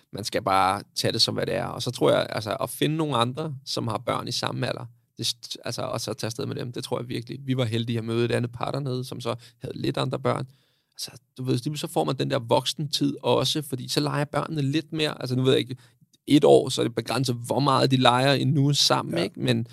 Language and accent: Danish; Capital Region of Denmark, Denmark; nu kommer jeg fra Vestegnen